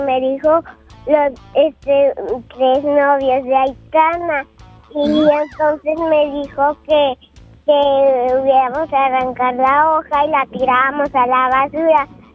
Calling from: Guadalajara, Jalisco, Mexico; De Guadalajara.

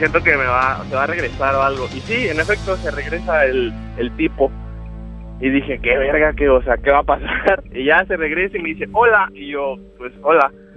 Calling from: San Luis Potosí, Mexico; Desde San Luis.

